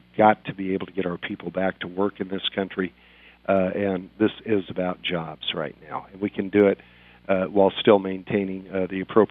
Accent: Colorado, United States; I come from the West, out of Colorado.

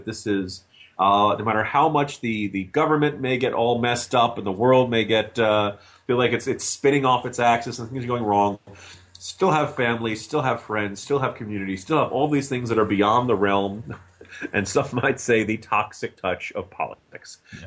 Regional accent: Metuchen, New Jersey, United States; on my hometown, Metuchen, New Jersey, they used to have the last high school football game of the year. And every year it was a tradition of Metuchen.

